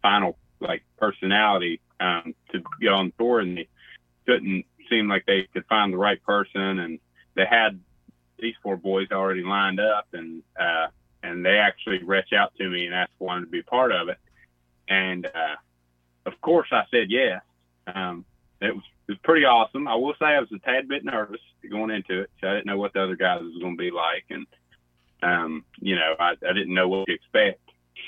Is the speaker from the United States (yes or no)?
yes; Boone County, West Virginia, United States; But, yeah, I'm 19 years old from Boone County, West Virginia.